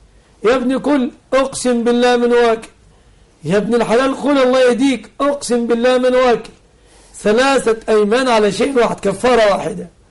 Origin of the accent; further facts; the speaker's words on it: Egypt; يحفظ بلادنا مصر آمنة مطمئنة من كل مكروه ومن كل سوء